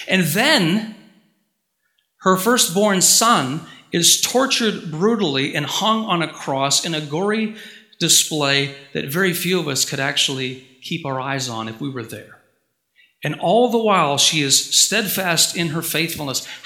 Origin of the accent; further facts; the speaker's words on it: Bracebridge, Ontario, Canada; I grew up in Bracebridge, which is an hour north of here, Macaulay Public School.